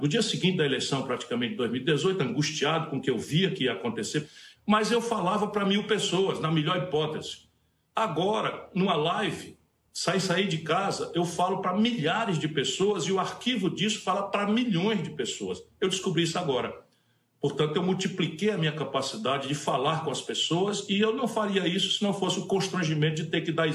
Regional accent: Sobral, Ceará, Brazil; de maneira que eu saí de Sobral e conheci Portugal antes de conhecer Fortaleza.

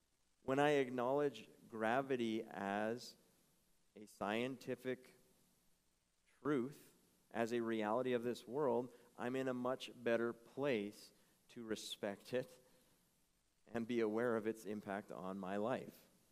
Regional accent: United States; Even at the very least, I'm an American.

